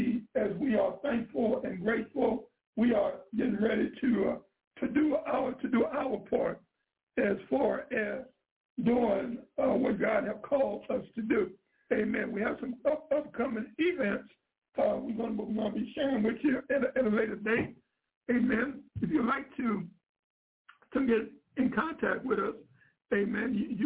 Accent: Louisiana, United States; now in Missouri City, United States; I'm transplanted from Louisiana into Hallelujah, Missouri City, Texas.

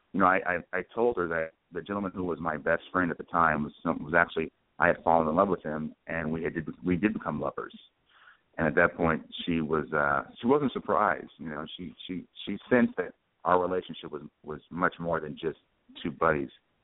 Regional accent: California, United States; moved away as an adult; I was born and raised in Ventura County, and I stayed there till I was 40.

